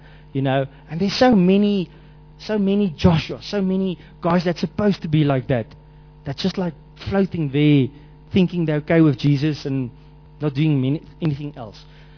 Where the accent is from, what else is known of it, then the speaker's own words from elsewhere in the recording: South Africa; now in Namibia; I grew up in South Africa